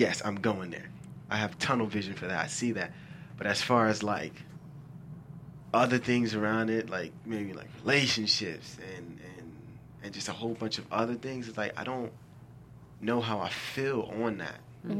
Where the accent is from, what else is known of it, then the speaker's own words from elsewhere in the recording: Haiti; first language Haitian Creole; English is a second language; They're from Haiti. Okay. Haiti, yeah. Yes, and I speak the language fluently. That's my first language.